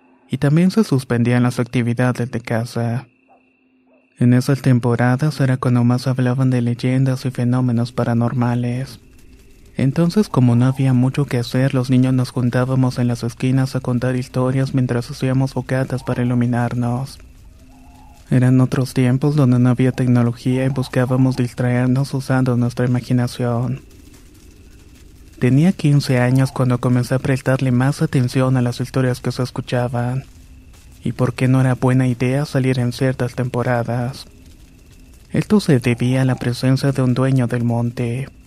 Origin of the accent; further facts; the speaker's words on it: Balancán, Tabasco, Mexico; also born or lived in Campeche; now in Colima, Mexico; 27 años. Vivo en Colima y soy un miembro de la Infantería de Marina. Nací en Campeche, pero me crié en un pequeño pueblo en Balancán, Tabasco.